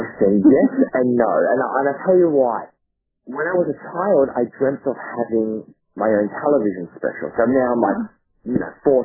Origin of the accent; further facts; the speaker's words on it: Australia; As an Australian, there was not any other Australian magician that had really made it